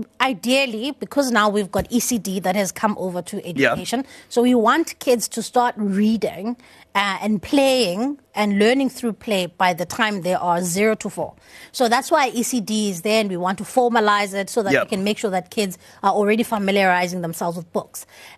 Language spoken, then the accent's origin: English; South Africa; first language Xhosa; English is a second language; So then when I went to the white school, when I really needed to start grade one, I get there, and I couldn't speak English at all, not a word, not